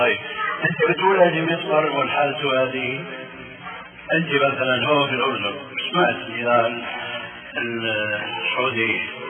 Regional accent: Damascus, Damascus Governorate, Syria; كما يقولون عندنا في الشام

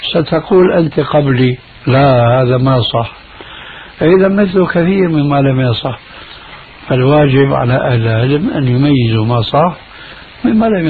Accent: Syria; هذا موجود عند الصوفية عندنا بسوريا من زمان من زمان.

